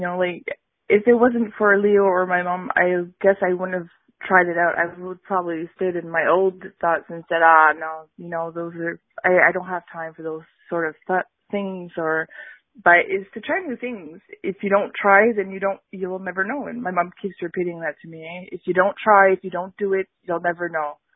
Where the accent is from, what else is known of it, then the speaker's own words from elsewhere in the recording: Montreal, Quebec, Canada; English is a second language; also born or lived in Ottawa / Les Îles de la Madeleine; I was born in Ottawa, and then we moved to a small island called Les Îles de la Madeleine in Quebec. And then we moved to Montreal after that. And we've been here for 16 years.